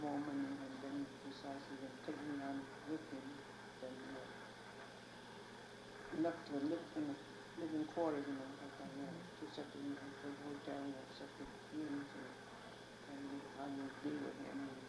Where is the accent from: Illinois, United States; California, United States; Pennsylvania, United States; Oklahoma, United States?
California, United States; San Francisco; born there; San Francisco. I was born in San Francisco.